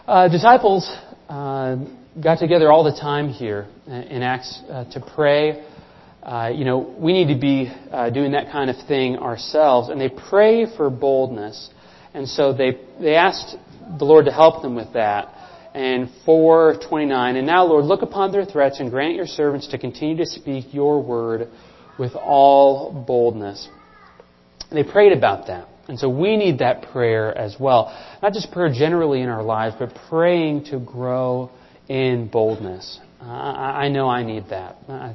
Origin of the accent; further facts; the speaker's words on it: Minnesota, United States; I know growing up in Minnesota that, you know, we looked down on Wisconsin people.